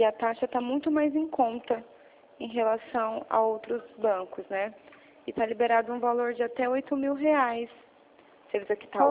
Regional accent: Hortolândia, São Paulo, Brazil; sou daqui de Hortolândia.

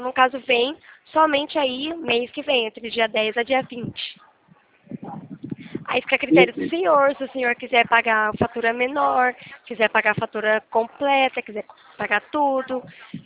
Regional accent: Feira de Santana, Bahia, Brazil; Sou lá de Feira de Santana, agora eu não sei o coisa não.

